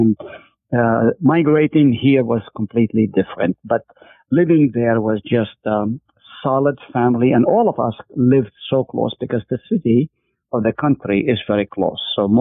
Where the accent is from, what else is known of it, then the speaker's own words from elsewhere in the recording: Haifa, Haifa District, Israel; also born or lived in Nazareth; So I was born in Nazareth. At 3 years old, my family moved to Haifa